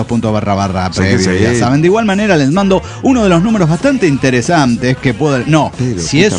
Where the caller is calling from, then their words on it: Cochabamba, Bolivia; Saludos desde Cochabamba.